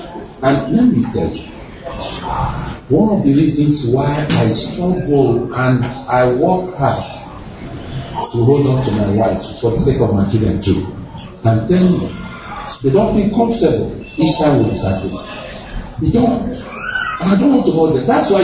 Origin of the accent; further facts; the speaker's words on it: Abuja, Federal Capital Territory, Nigeria; I'm from Abuja, Pastor.